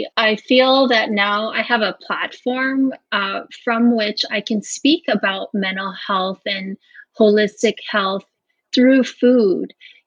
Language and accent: English; Guam; born there; You know, I was born on Guam.